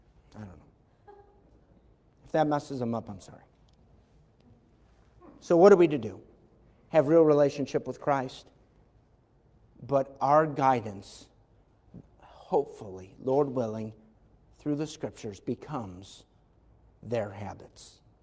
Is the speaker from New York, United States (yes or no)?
yes; Irondequoit, New York, United States; I grew up in Irondequoit, and my dad lived in the city, which was literally on the other side of the, kind of the other side of the street. I lived right on the edge of Irondequoit in the city of Rochester.